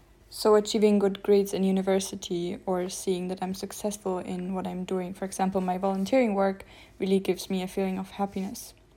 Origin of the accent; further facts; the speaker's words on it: Germany; I will continue with my home country, Germany